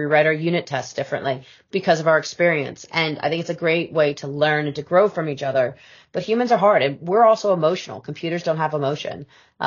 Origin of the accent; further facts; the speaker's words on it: United States; born there; So being an American by birth